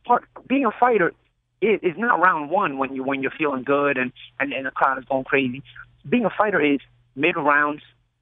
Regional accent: New York, United States; Like, I'm from New York. I'm original New York. I'm a pretty real guy.

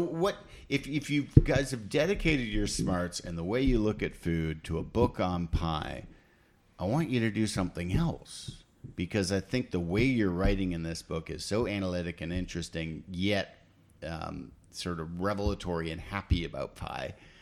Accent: Canada; I'm from Canada

